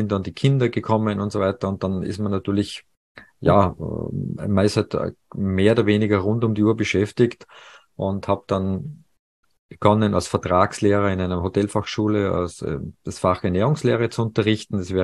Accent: Salzburg, Austria; also born or lived in Paris; Salzburg ist ja meine Heimat und ja, meine letzte Station im Ausland war in Paris

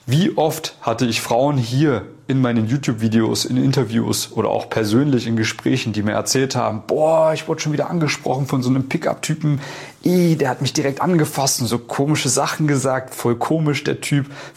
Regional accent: Central Germany, Germany; now in Vienna, Austria; Bin ja eigentlich aus Mitteldeutschland und lebe jetzt in Wien.

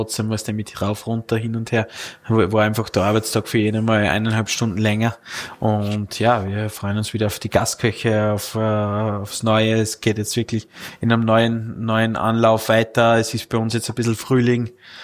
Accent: Upper Austria, Austria; als Oberösterreicher sagt man lieber haben, wir brauchen.

